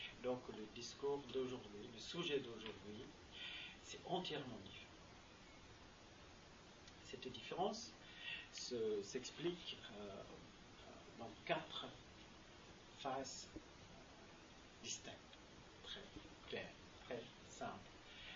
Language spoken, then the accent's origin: French; India; first language Malayalam; French is a second language; moi j'ai un cerveau indien qui a été éduqué en malayalam, c'est ma langue maternelle, et ma formation en sanskrit, en anglais, et puis la chance que j'ai eue d'apprendre le français